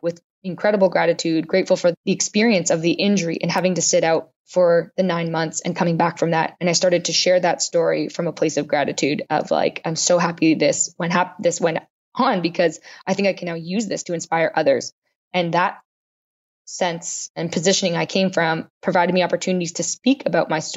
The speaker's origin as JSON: {"language": "English", "country": "Canada", "said": "I won a silver medal for Canada because I'm Canadian."}